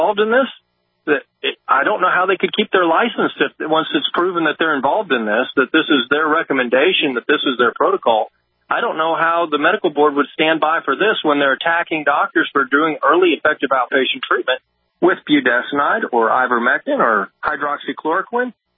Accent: Missouri, United States; born there; I was born in Missouri.

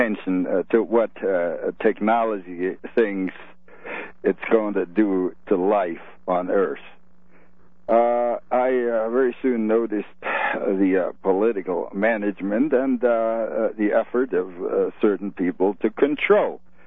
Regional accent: eastern Germany, Germany; moved away; I was a refugee from Eastern Germany.

